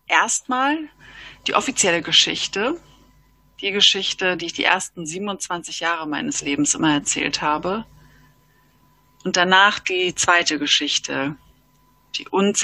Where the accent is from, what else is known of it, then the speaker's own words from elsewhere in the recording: Hesse, Germany; Ich komme aus der Nähe von schönen Wiesbaden in Hessen und ich bin mit drei ganz tollen Schwestern aufgewachsen.